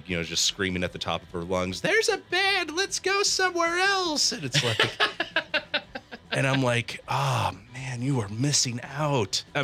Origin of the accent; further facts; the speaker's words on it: Kansas, United States; We're two yokels from Kansas.